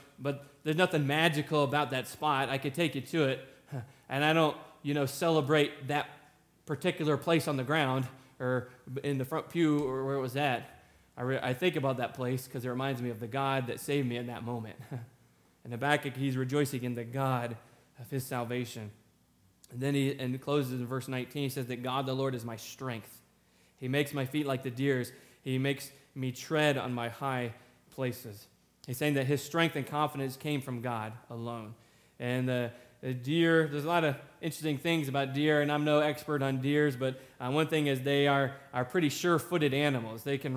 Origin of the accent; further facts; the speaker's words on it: South Carolina, United States; It was South Carolina, my hometown team.